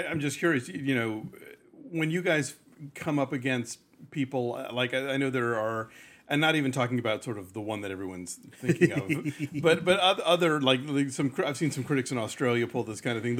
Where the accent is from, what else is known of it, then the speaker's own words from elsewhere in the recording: Atlanta, Georgia, United States; I mean, I grew up in Atlanta. I faithfully and religiously read Eleanor Ringel in the Atlanta Journal-Constitution.